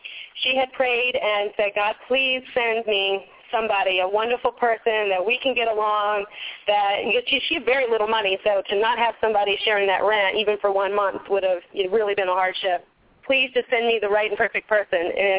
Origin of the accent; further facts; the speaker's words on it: Maryland, United States; also born or lived in New York City; I'm from Maryland, D.C. area, and then I lived in New York City for a couple of years.